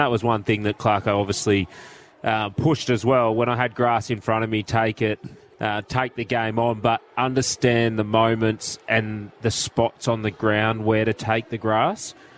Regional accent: New South Wales, Australia; I grew up in New South Wales

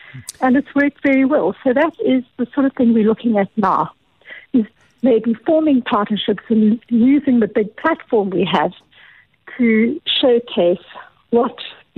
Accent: Port Elizabeth, Eastern Cape, South Africa; born there; I was born in Port Elizabeth

